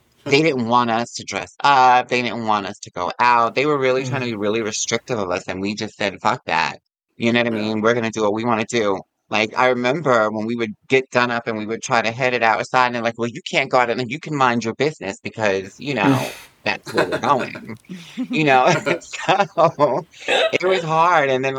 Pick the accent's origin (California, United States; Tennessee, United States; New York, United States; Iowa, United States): New York, United States; Yonkers; I'm from Yonkers, so I would come into the city